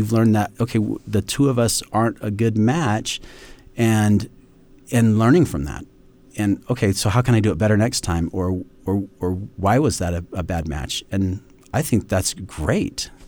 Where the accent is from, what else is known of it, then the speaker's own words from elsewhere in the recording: Gilbert, Arizona, United States; now in Rexburg, United States; My wife and I are originally from Arizona. She grew up in Mesa. I grew up in Gilbert. And we spent the last 10 years down there.